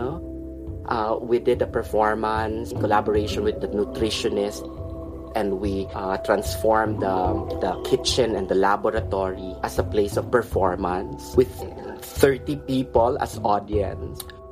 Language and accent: English; Philippines; I came from Barangay Piñan, a small barangay.